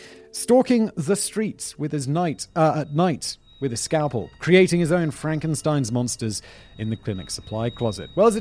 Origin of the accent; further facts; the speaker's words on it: United Kingdom; I'm obviously British.